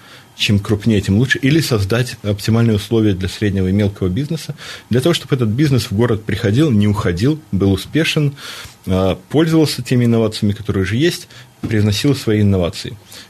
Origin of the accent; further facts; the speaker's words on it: Belarus; с гордостью говорю, что я из Беларуси.